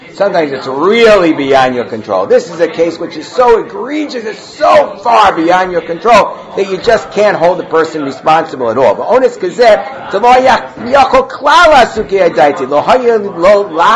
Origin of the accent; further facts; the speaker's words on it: Muncie, Indiana, United States; I remember growing up in Muncie.